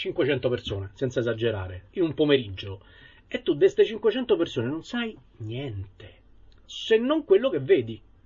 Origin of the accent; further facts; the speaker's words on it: Rome, Lazio, Italy; io sono romano di Roma, sto qui, conosco pochissimo di quelli che mi circondano, no? Da perfetto abitante della metropoli